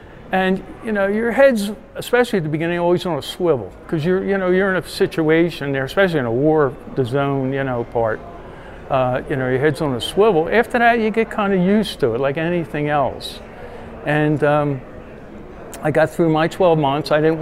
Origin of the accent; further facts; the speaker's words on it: Philadelphia, Pennsylvania, United States; moved away; I was from Philadelphia. I've lived out here 17 years.